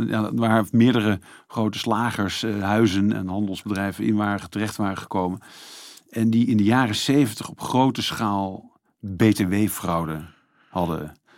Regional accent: Netherlands; ik denk dat dat veel vertelt over Nederland. Omdat wij vaak denken van onszelf dat in Nederland corruptie.

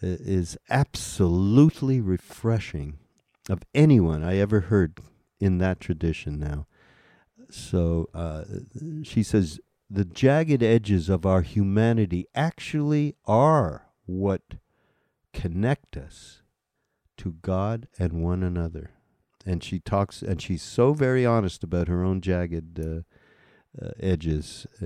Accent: Montreal, Quebec, Canada; so I'm Jewish. I grew up in Montreal

